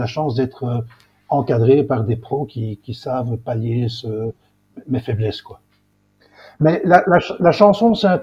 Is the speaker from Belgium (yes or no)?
yes; Brussels, Brussels-Capital Region, Belgium; je suis bruxellois de naissance. J'ai vécu toute mon enfance et ma jeunesse à Bruxelles, même si un peu plus tard, j'ai vécu un an en Israël. Pas dans un kibboutz, comme souvent les gens me disent, mais au contraire, dans un village palestinien